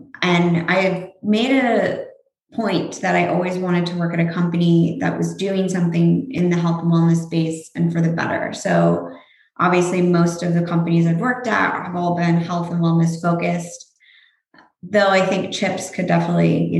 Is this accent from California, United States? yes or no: yes; California, United States; Both my parents are from the Midwest. So I grew up with a very heavy meat and potatoes lifestyle, but growing up in California, it kind of evolved over time.